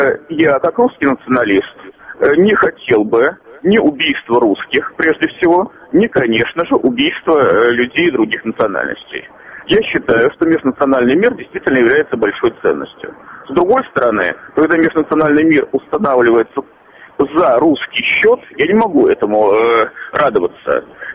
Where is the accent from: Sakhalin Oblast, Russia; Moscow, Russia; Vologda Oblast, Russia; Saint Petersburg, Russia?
Moscow, Russia; Я, извините меня, москвич, я хочу спокойно ходить по улицам